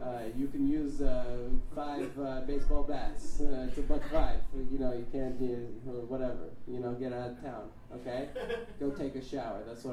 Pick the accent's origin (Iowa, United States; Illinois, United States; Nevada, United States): Nevada, United States; Las Vegas; also born or lived in California; From Las Vegas, Nevada.